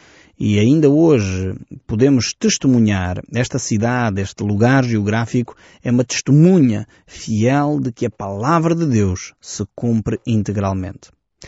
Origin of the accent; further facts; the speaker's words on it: Portugal; Nós, como portugueses, temos algo em semelhante com este povo, com esta cidade.